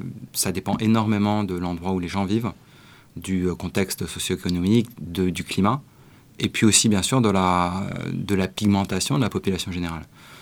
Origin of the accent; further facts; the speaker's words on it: France; je suis né et j'ai grandi en France.